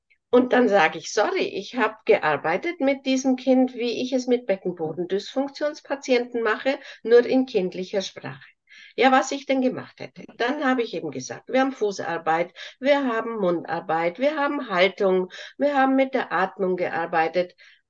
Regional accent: Bavaria, Germany; accent: Bavarian; now in Wuppertal, Germany; Also an meiner Stimme hört ihr, ich komme aus Bayern. Ich lebe zwar jetzt in Wuppertal, aber ich bin ursprünglich aus Bayern. Und das hört man ja aus meiner Sprache.

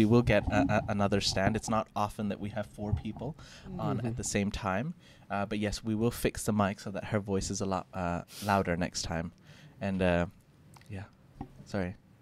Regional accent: Dubai, United Arab Emirates; English is a second language; But I grew up in Dubai for 6 years, and it was compulsory to learn Arabic there as well.

